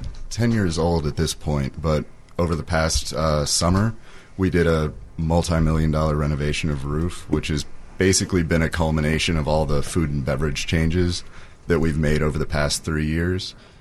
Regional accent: Savannah, Georgia, United States; Yeah, I'm from Savannah, Georgia, so any of these giant buildings fascinate me.

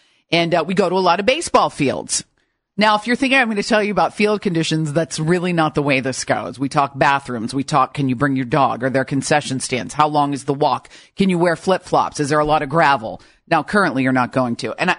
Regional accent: Westlake, United States; I started my field report in my hometown, my current, where I live, Westlake

